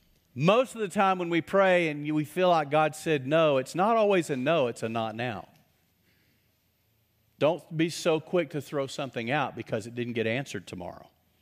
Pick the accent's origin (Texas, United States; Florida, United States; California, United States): Texas, United States; And I grew up in West Texas. I have some West Texans here. They'll get this. I know what it means to be sandblasted in the spring in West Texas.